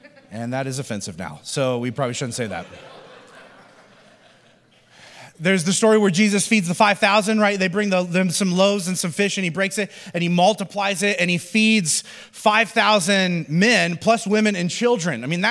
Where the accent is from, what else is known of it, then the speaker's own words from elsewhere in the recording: Midwest, United States; and I'm from the Midwest, so it's like all these casseroles and things that people are putting out